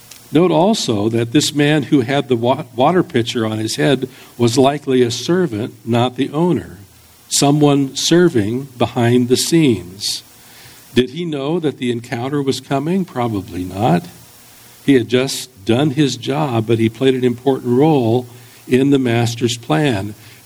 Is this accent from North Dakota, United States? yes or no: no; San Jose, California, United States; also born or lived in Iowa; And in the 1950s, when we moved from Iowa to California, I'd never seen the ocean before. I don't know that I ever even realized there was such a thing. But we had moved to San Jose, and so I was like four or five years old.